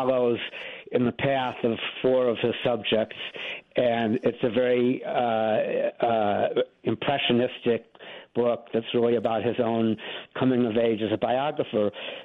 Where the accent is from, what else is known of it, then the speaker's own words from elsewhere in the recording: Evanston, Illinois, United States; Yeah, I really did. And Evanston High School was, at that time when I was there, was the number one high school in America.